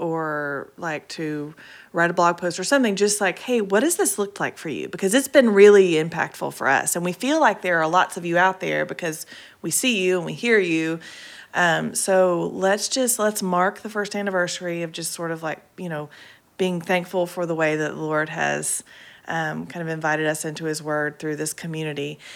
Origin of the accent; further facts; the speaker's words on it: Nashville, Tennessee, United States; and we were like, "Oh, we're both from Nashville. Like, we should meet."